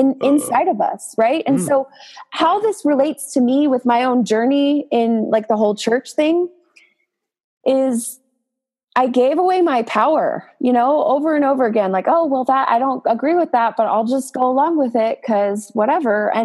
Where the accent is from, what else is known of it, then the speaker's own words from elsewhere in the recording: San Jose, California, United States; I wonder if I practiced in my hometown of like San Jose, California, I wonder, would I have the same barriers come up